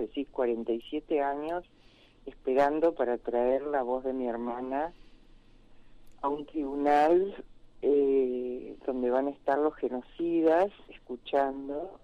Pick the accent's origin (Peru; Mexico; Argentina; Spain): Argentina; Santo Tomé, Corrientes; moved away as an adult; Nosotros éramos somos de Santo Tomé, Corrientes, mis padres docentes, una familia grande del pueblo, éramos cuatro hermanos, yo la mayor, fui a estudiar a Rosario Ciencia Política.